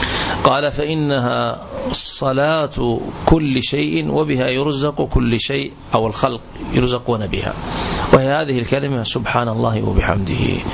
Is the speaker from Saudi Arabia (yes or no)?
yes; Riyadh, Riyadh Province, Saudi Arabia; تعرفونه عندنا في الرياض